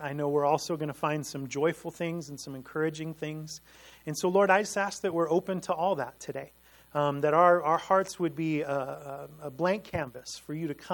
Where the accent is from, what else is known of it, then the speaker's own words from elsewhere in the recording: Chicago, Illinois, United States; And a kid growing up in the Chicago area, that was the coolest thing in the world, to come do that in the mountains.